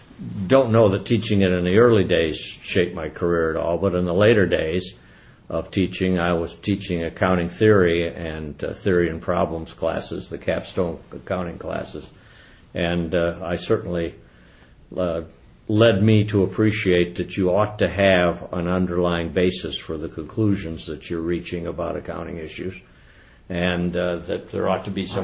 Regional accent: Battle Creek, Michigan, United States; I was born in Battle Creek, Michigan, and lived there virtually all my life, except for 3 years during the war and World War II.

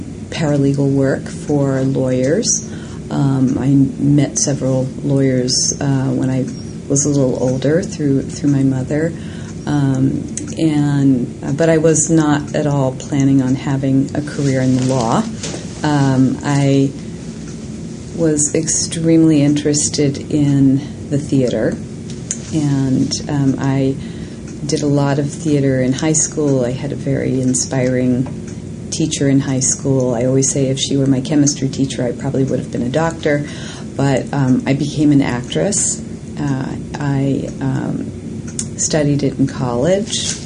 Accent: Baltimore, Maryland, United States; I grew up in Baltimore

